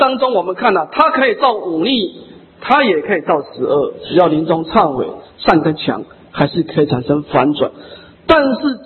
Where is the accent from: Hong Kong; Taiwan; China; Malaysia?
Taiwan; 我们台湾人是很有慈悲心啊